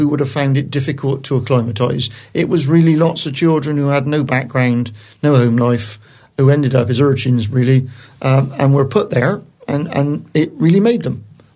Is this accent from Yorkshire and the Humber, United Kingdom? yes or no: no; Portishead, South West England, United Kingdom; also born or lived in Bristol; I was born in Bristol Maternity Hospital, yes, but I lived in Portishead for a good part of my life up to about the age of 12. So I went to Gordano School